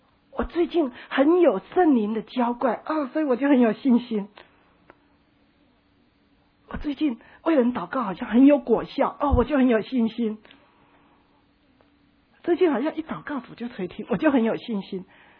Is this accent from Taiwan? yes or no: yes; Taiwan; 我自己、哦、是个我们台湾人、哦、那个父母都日本式教育嘛